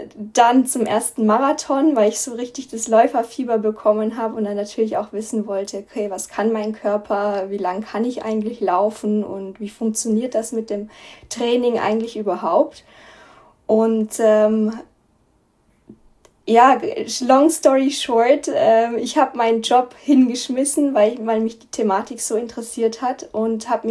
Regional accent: Austria; also born or lived in Switzerland / Belgium; now in Germany; Ich habe in München studiert und natürlich dann dort auch gearbeitet. Bin aber aufgewachsen in Österreich, in der Schweiz, in Belgien, war auch in den USA für ein Jahr für mein Studium als Austausch, war auch in Australien unterwegs

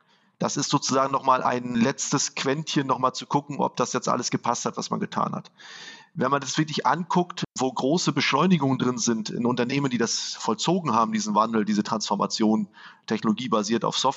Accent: Northern Germany, Germany; ich bin Norddeutscher

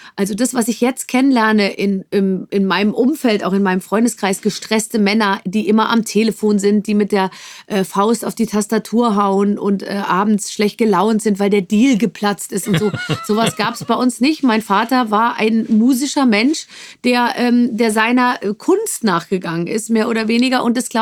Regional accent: Gröbenzell, Bavaria, Germany; also born or lived in Munich; Also ich bin geboren in München, dann haben wir erstmal 6 Jahre in München gewohnt und Gröbenzell ist so ein Vorort. Also es ist einfach einer der Vororte in München und so.

